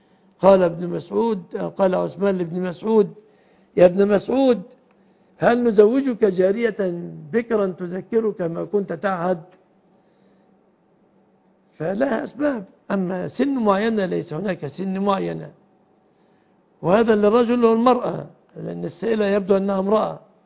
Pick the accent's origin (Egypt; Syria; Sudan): Egypt